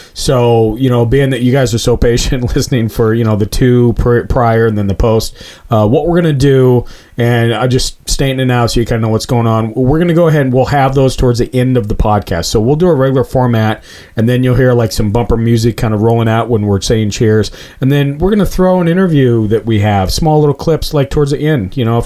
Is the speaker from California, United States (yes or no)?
no; Montana, United States; It's like when I grew up in Montana, I had a fucking rock and a stick.